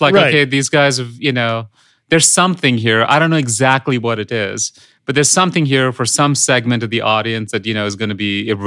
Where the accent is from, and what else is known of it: India; born or raised there; English is a second language